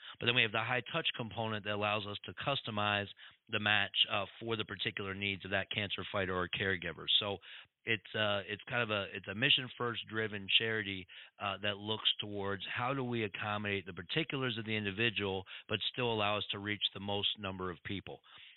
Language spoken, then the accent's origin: English; Ann Arbor, Michigan, United States; I had cancer as a 14-year-old growing up in Ann Arbor, Michigan.